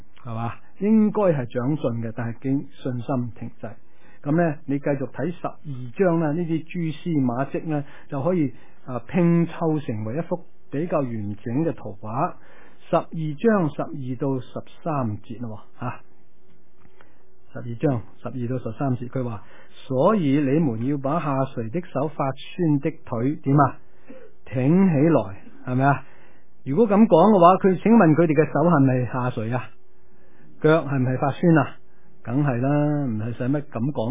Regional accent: Guangdong, China; 我哋广东人咁讲啦

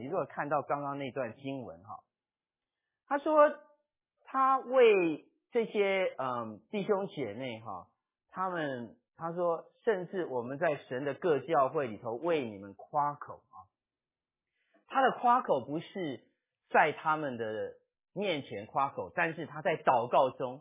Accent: China; 我们中国人不喜欢说赞美的话

